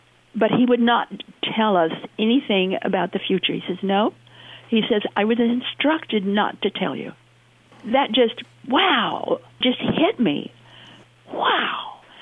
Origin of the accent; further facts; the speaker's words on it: Idaho, United States; I come from Idaho. And in Idaho, we're all plain speakers.